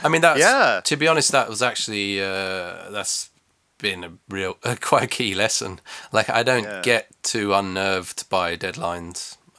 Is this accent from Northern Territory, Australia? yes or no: no; Melbourne, Victoria, Australia; now in London, United Kingdom; I was born in London. Then I grew up in Melbourne, actually, as it happens. And then I came back to London. I've been in London ever since.